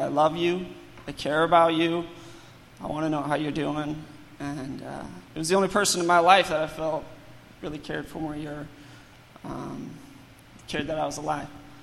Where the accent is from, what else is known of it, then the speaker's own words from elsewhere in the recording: California, United States; So I grew up in California on a farm, and we worked the farm